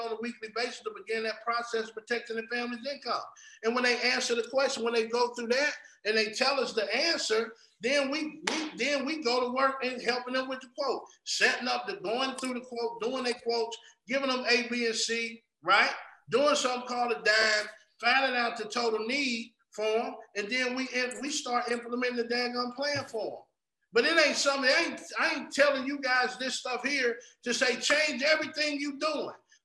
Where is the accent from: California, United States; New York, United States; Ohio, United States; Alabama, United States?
Ohio, United States; Cincinnati; Chuck lives in my hometown. Like, he is in Cincinnati where I'm from.